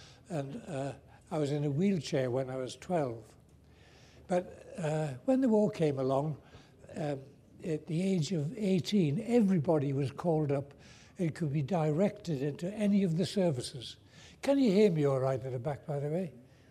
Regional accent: Shotley Bridge, North East England, United Kingdom; Well, I was born up in County Durham in a little village called Shotley Bridge. I don't suppose anybody's really heard of it much. It's quite near Consett in the mining area.

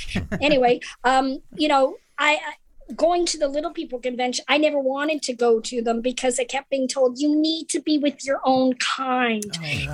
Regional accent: Canada; And also because of growing up in Canada, we had a lot of British influence.

